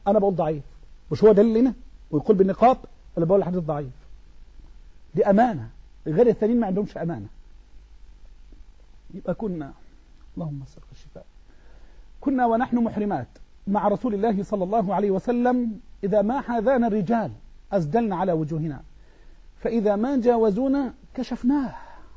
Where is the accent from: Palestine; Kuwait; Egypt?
Egypt; احنا عندنا في مصر نقول إيه، المرأة دي مخمرة